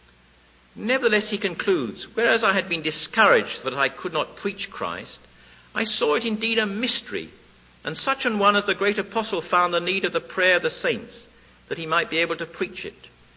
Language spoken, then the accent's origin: English; England, United Kingdom; Again, I'm an Englishman, you're Americans, but we all have national deliverances, don't we?